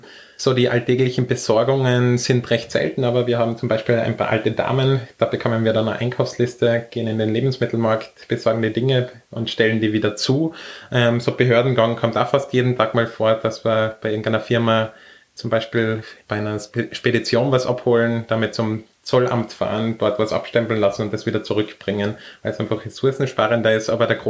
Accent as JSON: {"language": "German", "region": "Tyrol", "country": "Austria", "said": "Ich komme aus Tirol, da waren ein bisschen zu viel Berge fürs Rennradfahren."}